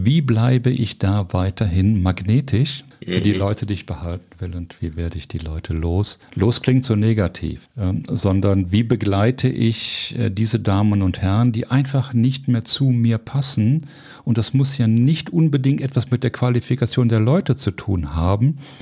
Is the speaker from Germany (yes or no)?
yes; Cologne, North Rhine-Westphalia, Germany; ich bin ein geborener Kölner.